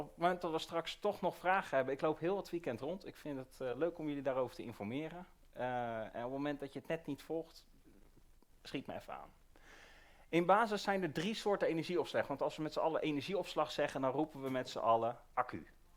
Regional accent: Utrecht, Netherlands; Ik kom zelf uit Utrecht.

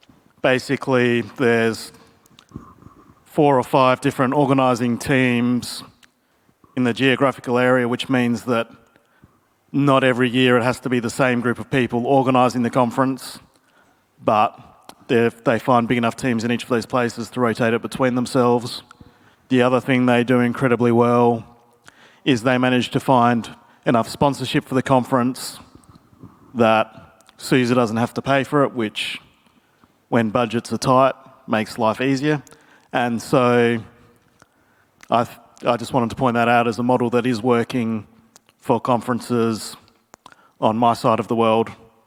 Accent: Australia; So, as the Australian in the room, I get to be the person who disagrees.

